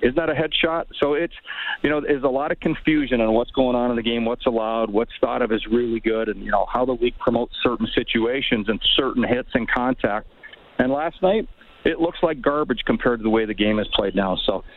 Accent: Edmonton, Alberta, Canada; We were all kids growing up in Edmonton.

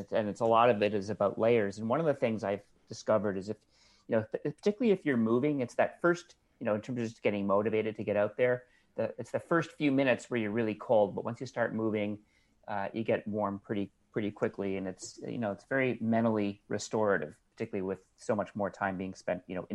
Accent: Brookline, Massachusetts, United States; bike shops like Landry's in my hometown of Brookline

